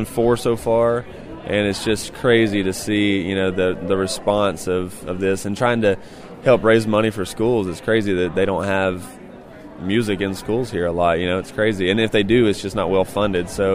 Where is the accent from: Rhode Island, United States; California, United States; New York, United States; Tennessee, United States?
Tennessee, United States; Ardmore; now in Nashville, United States; So originally I'm from Ardmore, Tennessee, which is about an hour and a half from here. And I grew up on a tiny little farm in Ardmore Horse Farm. And moved to Nashville. I actually moved to Nashville about 9 years ago.